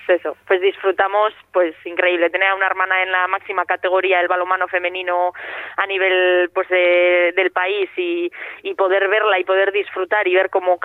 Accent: Basque Country, Spain; Yo al final, bueno, soy de Ermo, a un pueblito de aquí de Vizcaya

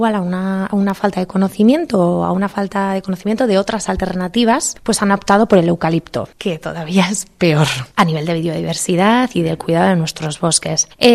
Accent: Basque Country, Spain; yo que soy de Vizcayaldea

